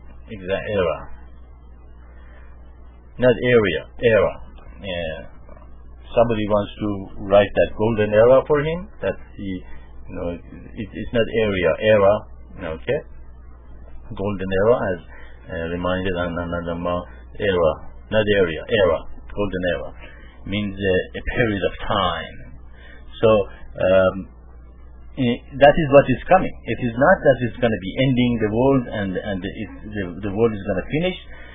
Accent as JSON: {"language": "English", "town": "Tehran", "region": "Tehran Province", "country": "Iran", "lives_now": "United States"}